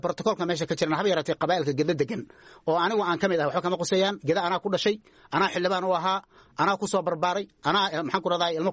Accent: Jubaland, Somalia; gobolka gedo oo gobolkayga ah oo aan maxaan ku raadaya ku soo barbaaray

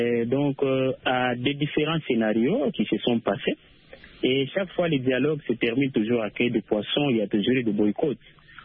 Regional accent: DR Congo; même chez nous, en RDC, il y a beaucoup de dialogues qui se sont passés

